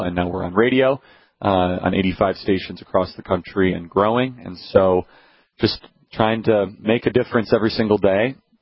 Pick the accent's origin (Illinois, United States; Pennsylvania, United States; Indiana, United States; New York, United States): Illinois, United States; Chicago; Yeah, so I grew up in Chicago, started Turning Point USA when I was 18.